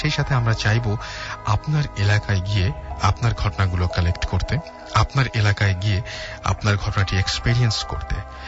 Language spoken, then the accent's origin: Bangla; Ulipur, Rangpur Division, Bangladesh; আমাদের বাড়ি কুড়িগ্রাম ডিস্ট্রিক্টের উলিপুর থানায়।